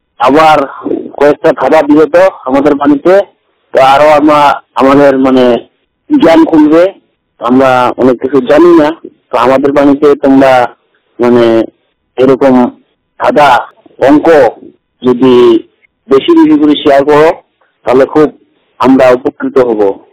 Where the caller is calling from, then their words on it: West Bengal, India; আমি আলিপুর জেলা থেকে উত্তরবঙ্গ থেকে বলছি